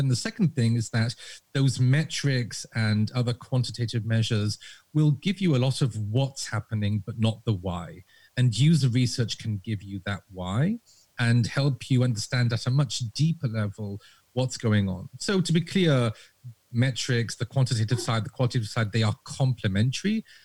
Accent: Israel; now in United States; I was born and raised in Israel to British parents, which is why I sound this way.

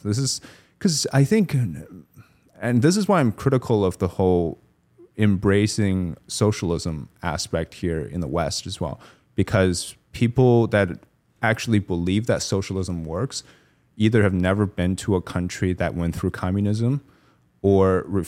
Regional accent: China; English is a second language; cause I was born in China, but when I was young, we had already gone through like the reform and opening up for 20 years or 10 years actually.

